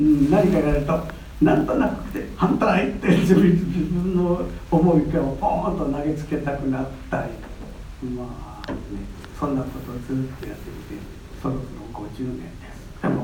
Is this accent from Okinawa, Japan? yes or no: no; Kure, Hiroshima, Japan; now in Tokyo, Japan; 私は、まあ漁師町で育ったんですね。広島県呉の、長浜という漁師町というのはね、そんな柄のいいところじゃないんです。ヤクザの生産地のそんなんですね。